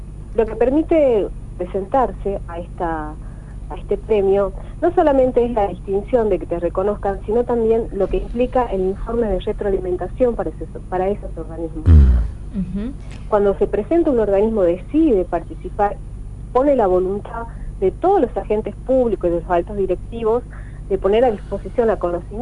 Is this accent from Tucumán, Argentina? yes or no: yes; Tucumán, Argentina; yo soy tucumana